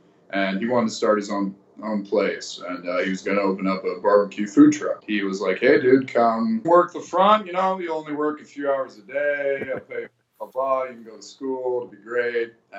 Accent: Ann Arbor, Michigan, United States; Yeah, I'm from Michigan. Yeah, I'm from Ann Arbor. I was born out of state, but I moved here when I was really young and grew up, you know, right outside Ann Arbor.

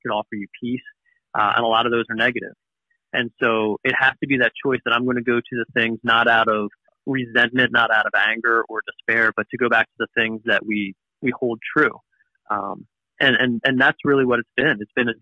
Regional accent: New Jersey, United States; And for me, growing up in Southern New Jersey and just loving the Eagles growing up

